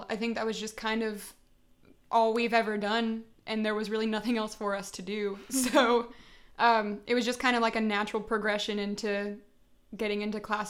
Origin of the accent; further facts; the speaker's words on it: Morgantown, West Virginia, United States; We're both from Morgantown, and so we decided we wanted to name the band after the state.